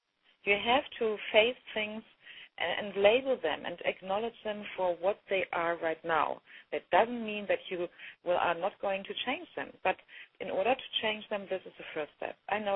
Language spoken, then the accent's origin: English; Germany; I'm from Germany, as you know.